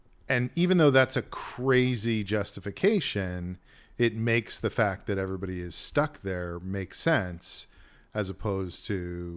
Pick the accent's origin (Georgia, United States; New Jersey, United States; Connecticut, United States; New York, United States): New York, United States; New Rochelle; Queen City of the Sound, only 45 minutes from Broadway.